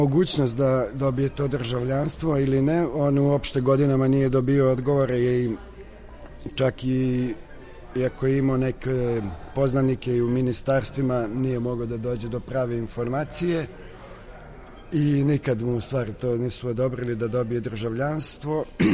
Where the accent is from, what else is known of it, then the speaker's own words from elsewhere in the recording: Serbia; accent: Belgrade; taj neki moj dijalekt ili akcenat koji sad pričam, koji ne znam, koji je, kažu da je malo beogradski, verovatno najviše vuče